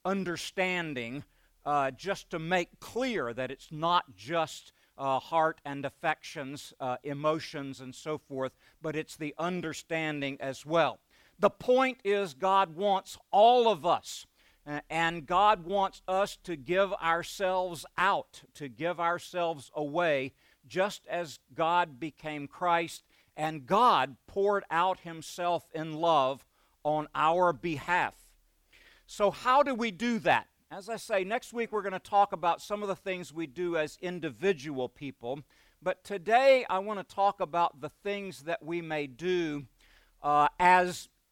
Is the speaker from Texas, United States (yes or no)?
yes; Beaumont, Texas, United States; Growing up in Beaumont, as I did, I just wondered if there was anything that Methodists and Baptists could possibly have in common.